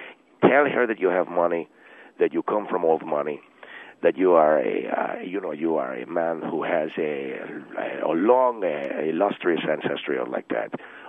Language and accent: English; Argentina; because I am from Argentina